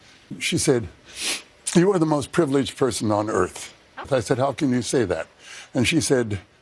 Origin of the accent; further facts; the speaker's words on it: Canada; I am a Canadian.